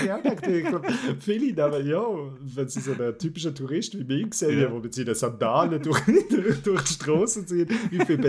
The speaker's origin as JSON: {"language": "German", "country": "Switzerland", "said": "Weil bin ich in schlechtem Englisch, so mit typischem deutschem Akzent und ich bin Schweizer."}